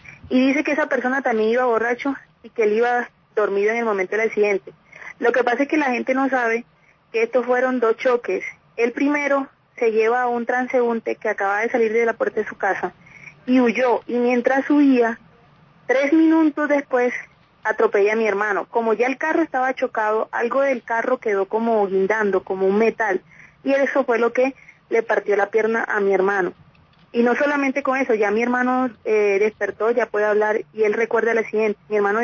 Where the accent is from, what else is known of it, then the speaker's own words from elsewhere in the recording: La Guajira, Colombia; Yo vengo de La Guajira.